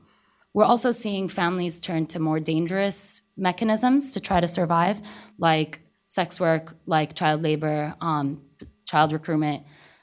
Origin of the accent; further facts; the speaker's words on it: Syria; accent: Syrian; these two particular women instantly picked up on my Syrian accent